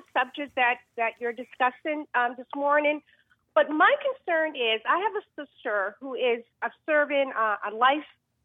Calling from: Lynn, Massachusetts, United States; I'm calling from Lynn.

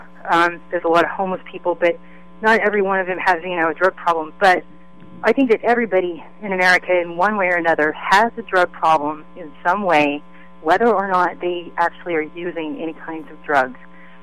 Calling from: San Francisco, California, United States; I'm actually calling from the Tenderloin in San Francisco

